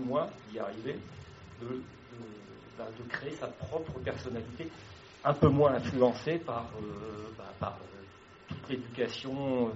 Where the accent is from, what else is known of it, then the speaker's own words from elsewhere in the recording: France; moi je suis français, je suis blanc, je suis athée, je suis sportif.